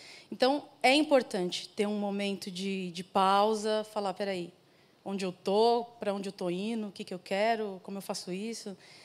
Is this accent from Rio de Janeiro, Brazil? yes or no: no; São Paulo, Brazil; Eu sou paulistana, nasci, cresci, moro aqui desde sempre. Meus pais são mineiros.